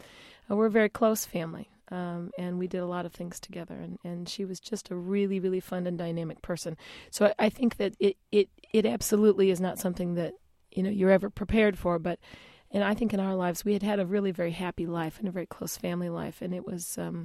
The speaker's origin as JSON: {"language": "English", "town": "Evanston", "region": "Illinois", "country": "United States", "tie": "born there", "said": "Well, I am an Illinois native. I was born in Evanston, which is a suburb north of Chicago."}